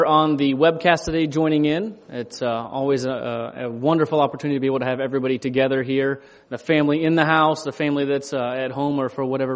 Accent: Ohio, United States; Now, I grew up in Ohio

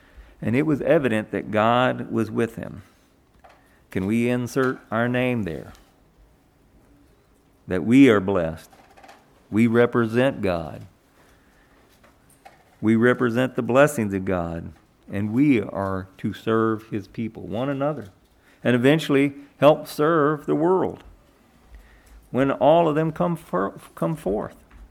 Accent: Arkansas, United States; when I was a kid growing up in Arkansas, my best friend had a motorcycle.

